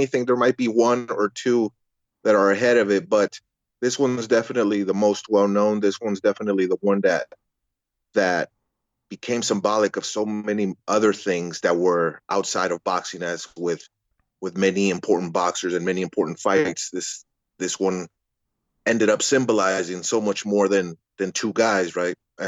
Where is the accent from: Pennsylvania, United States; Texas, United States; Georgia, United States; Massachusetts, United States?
Texas, United States; El Paso; Us growing up in El Paso and Juarez area